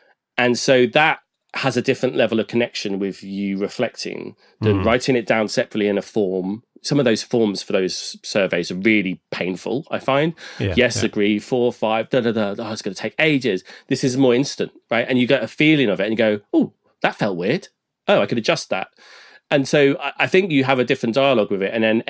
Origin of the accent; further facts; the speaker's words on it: United Kingdom; being British, self-deprecating and all